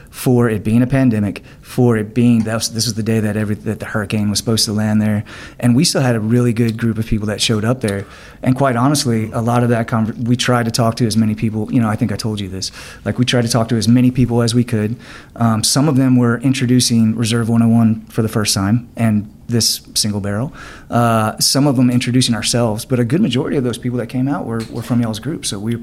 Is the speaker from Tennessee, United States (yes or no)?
no; Clear Lake, Texas, United States; So one of my first interviews was with him before I ever broke into Houston. I came from the Clear Lake area.